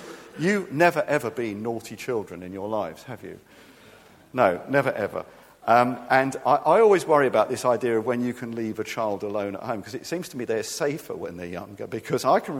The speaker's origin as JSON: {"language": "English", "region": "England", "country": "United Kingdom", "said": "we're very British, aren't we? Very restrained."}